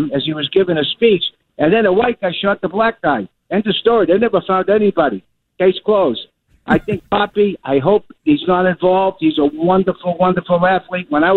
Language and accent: English; Boston, Massachusetts, United States; now in New York, United States; Listen, my background, I'm a Boston. I grew up in Boston. I've been in New York since 1970.